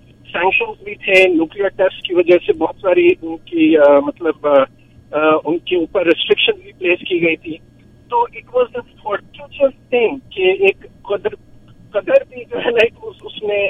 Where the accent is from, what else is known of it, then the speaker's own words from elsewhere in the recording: Hyderabad, Telangana, India; میں originally India سے ہوں, حیدرآباد سے.